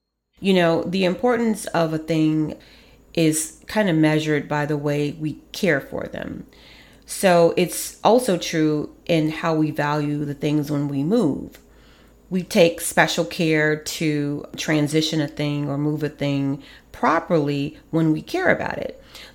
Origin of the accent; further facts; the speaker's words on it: Kankakee, Illinois, United States; Growing up in Kankakee, my sister and I attended Bible Witness Camp.